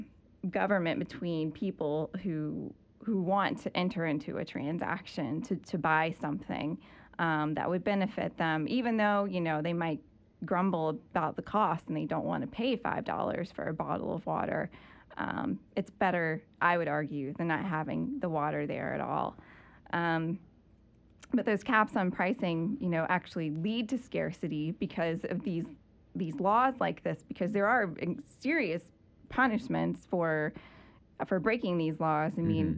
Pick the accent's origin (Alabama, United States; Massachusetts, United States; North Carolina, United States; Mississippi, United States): North Carolina, United States; I grew up in Alamance County, so we were affected by Hurricane Hugo.